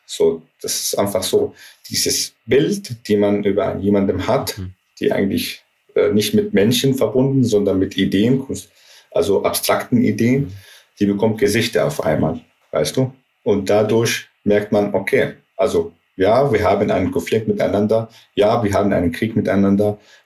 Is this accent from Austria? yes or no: no; Palestine; German is a second language; ich bin Palästinenser und ich habe so eine tiefe Verbindung zu meiner Identität als Palästinenser